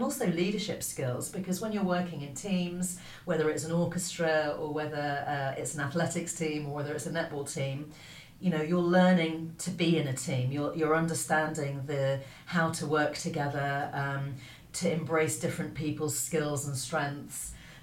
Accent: Newbury, South East England, United Kingdom; I went to a choir kind of summer school in Berkshire because I grew up in Newbury.

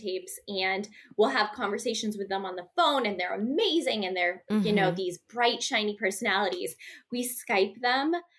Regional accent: East Coast, United States; now in New York, United States; Because I'm from the East Coast, I opted to go to New York. So I come to New York.

